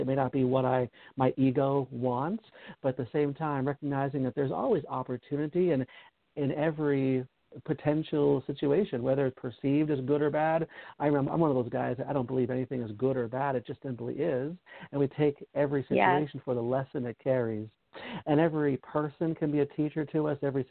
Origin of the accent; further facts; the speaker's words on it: Chicago, Illinois, United States; I grew up I grew up in Chicago, and certainly I'm supposed to be a certain way, being from Chicago, apparently. And I'm a Greek from Chicago, so of course I'm supposed to own a restaurant